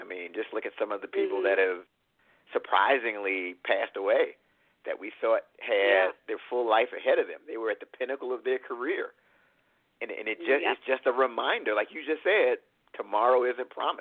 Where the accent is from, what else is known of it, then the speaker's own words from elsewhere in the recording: Washington, District of Columbia, United States; now in Clinton, United States; I'm from Washington, D.C. Right now I'm in Clinton, Maryland, which is like 20 minutes or so outside of Washington, D.C.